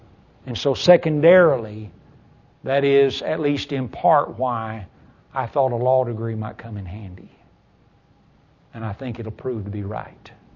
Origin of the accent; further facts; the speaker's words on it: Kentucky, United States; The world is changing, even in my home state, in Rowan County, where the circuit court clerk refused to issue a marriage license to two people of the same gender